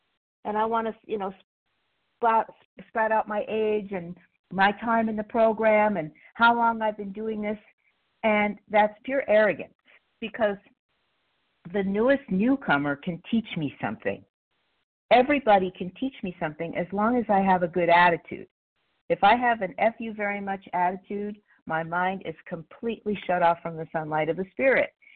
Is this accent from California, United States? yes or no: yes; Palmdale, California, United States; I'm from Palmdale, California, which is in Los Angeles County.